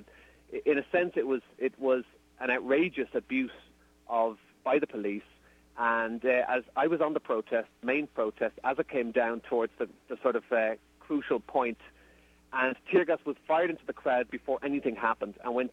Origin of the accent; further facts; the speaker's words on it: Ireland; As an Irish person, I'm well aware